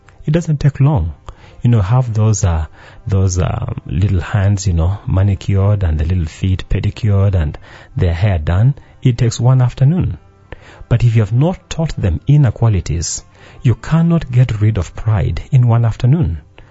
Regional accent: Western Kenya, Kenya; I remember growing up in Western Kenya, and the girls that I grew up

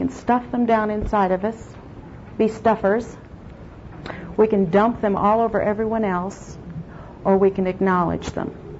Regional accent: South Dakota, United States; I grew up in South Dakota on a ranch 35 miles out in the country. The only thing that's there is cattle. There are no people. There are no trees. Just my little family and cattle.

